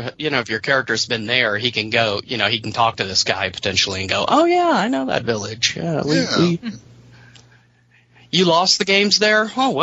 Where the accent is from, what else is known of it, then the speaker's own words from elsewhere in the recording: Mississippi, United States; I like the water sort of swamp base of it because I grew up in the Mississippi Delta, so it brings back memories.